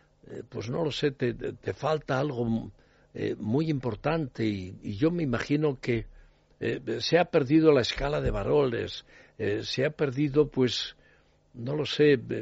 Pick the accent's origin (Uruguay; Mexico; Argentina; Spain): Spain; en mi país, que es España